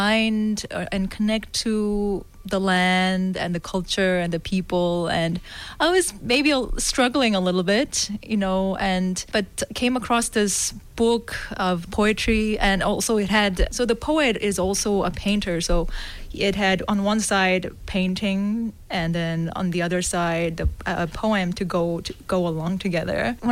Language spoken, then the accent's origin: English; South Korea; first language Korean; English is a second language; But yeah, I sing sometimes in Korean, and I really enjoy that. Of course, it's because it's my mother tongue, I feel really comfortable